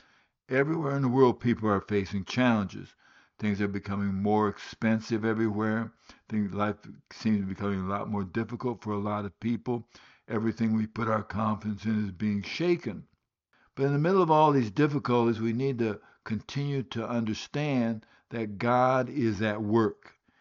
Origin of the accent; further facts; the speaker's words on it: Guinea; also born or lived in Liberia; I was born in Africa. I grew up in Africa, in West Africa, born in Liberia, grew up in Guinea, West Africa. And so I consider Africa to be my home.